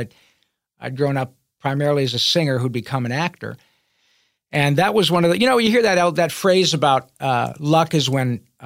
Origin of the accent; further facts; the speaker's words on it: Michigan, United States; I grew up in Michigan, played hockey, and still go out and bang around with my buddies